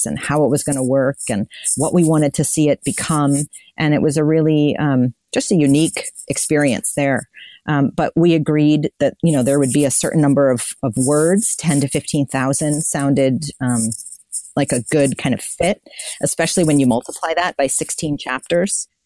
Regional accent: United States; And maybe being an American in my little bubble, I just, you know, assumed

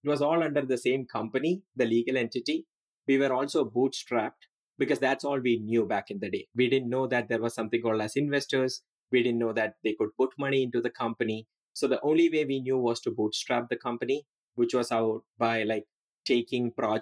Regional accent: Kerala, India; Yeah, I'm originally from Kerala, India. I grew up in kind of a village. It was a pretty agricultural place.

